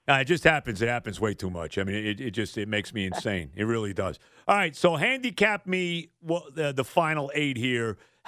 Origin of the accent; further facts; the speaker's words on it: United States; I grew up in the United States, you know, I'm a baseball, football, basketball, you know, all of that kind of guy, okay?